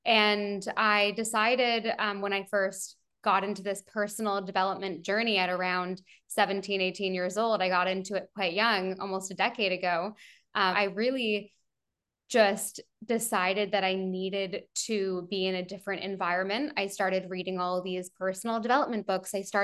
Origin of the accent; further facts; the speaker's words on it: Canada; As a Canadian, you could get a 2-year working visa.